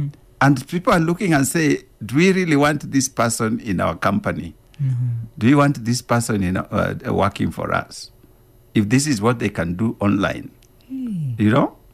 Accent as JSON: {"language": "English", "country": "Kenya", "said": "So we just quickly introduced ourselves and I said, I'm from Kenya."}